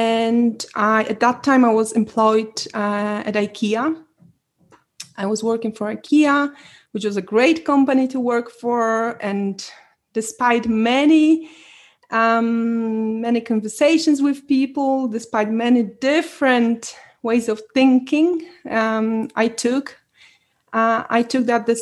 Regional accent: Poland; So I was born in Poland, so I'm Polish

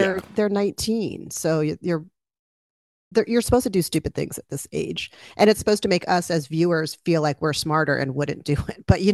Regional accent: Portland, United States; I'm from Portland.

